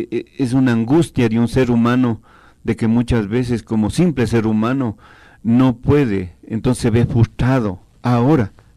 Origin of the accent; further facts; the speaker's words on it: Quito, Pichincha, Ecuador; Yo soy de los tratos de abajo. Yo nací en San Juan, bajé a vivir con mis padres trabajadores en San Roque. Soy sanroqueño, agradezco esa vida.